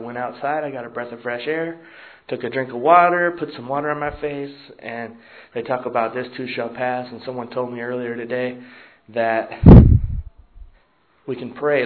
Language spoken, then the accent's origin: English; California, United States; I'm a sexaholic from California.